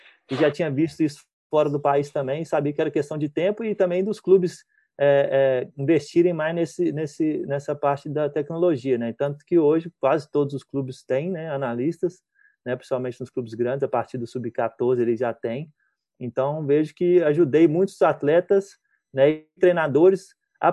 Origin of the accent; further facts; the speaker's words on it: Brazil; moved away; Quando eu saí do Brasil, abriu a minha mente no quesito respeitar as culturas